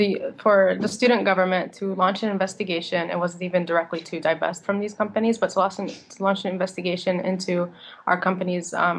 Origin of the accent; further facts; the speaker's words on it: Gaza Strip, Palestine; I'm a Palestinian, I'm from the Gaza Strip